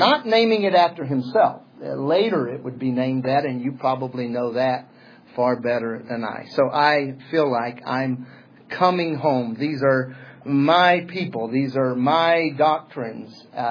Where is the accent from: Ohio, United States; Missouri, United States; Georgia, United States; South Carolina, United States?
South Carolina, United States; I grew up in South Carolina, so I'm not from here.